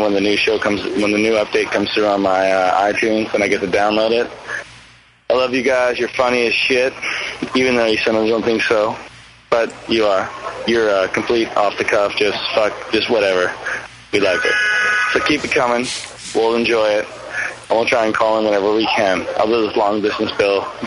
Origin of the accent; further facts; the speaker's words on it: Canada; now in China; I'm from Canada. Lived in China for 11 years.